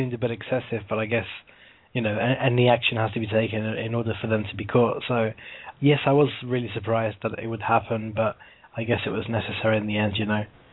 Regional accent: United Kingdom; now in Boston, United States; I'm in Boston, but I'm actually from the UK.

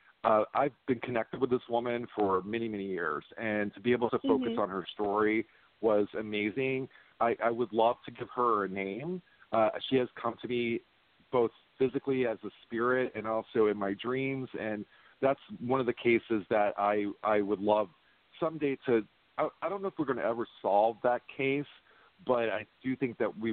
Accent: Florida, United States; I'm from Florida. It doesn't make sense that I'm related to all these people in New England.

